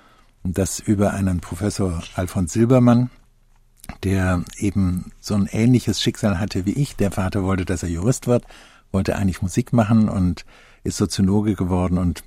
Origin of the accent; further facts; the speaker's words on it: Nuremberg, Bavaria, Germany; Ich bin in Nürnberg groß geworden und das ist eine wirklich sehr schöne alte Stadt